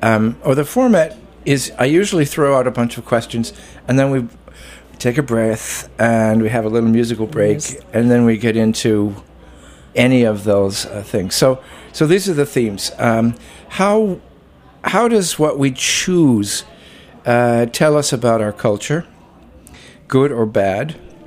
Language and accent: English; Chicago, Illinois, United States; Yes, I'm from Chicago.